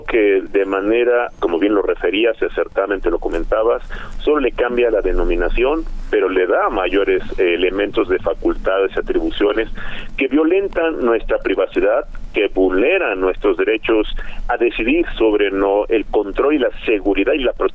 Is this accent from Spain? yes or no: no; Mexico; como mexicano, como ciudadano, como litigante